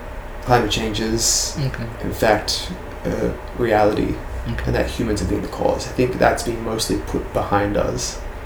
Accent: Victoria, Australia; especially in Victoria, my home state.

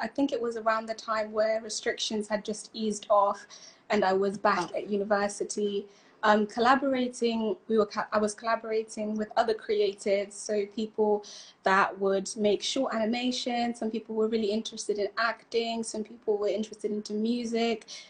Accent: Zimbabwe; I'm originally from Zimbabwe.

